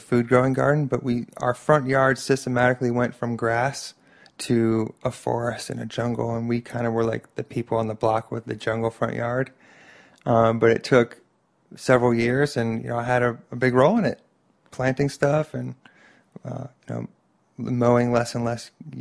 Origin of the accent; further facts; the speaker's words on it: Miami, Florida, United States; I come from South Florida. I was born in Miami, 1978. And I stayed in South Florida for, you know, almost 20 years of my life.